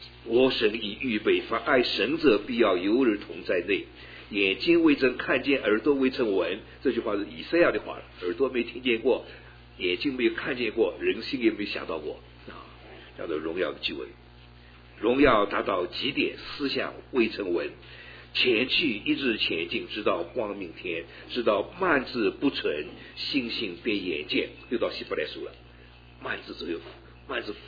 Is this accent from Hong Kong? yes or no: no; United States; 特别是我们美国人那个写的好诗歌太少太少，